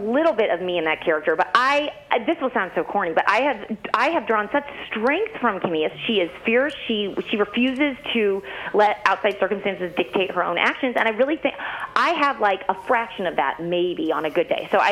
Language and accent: English; St. Louis, Missouri, United States; As I said, I'm from St. Louis, so that's the Midwest, but I feel like it's bigger in the South